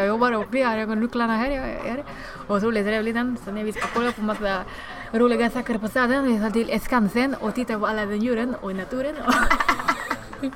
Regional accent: India; now in Sweden; jag är ju från Indien och det finns inte så jättemånga indier i Sverige.

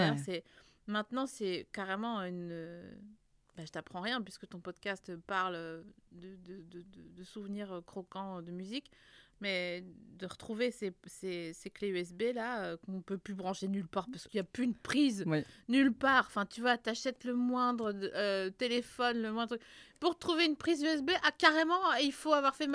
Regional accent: Grand Est, France; Ah bah on est des Vosgiens

